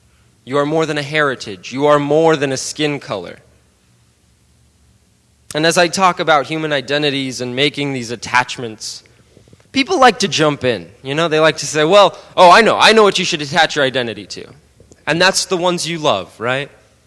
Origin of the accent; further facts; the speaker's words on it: United States; I say, I am American, right?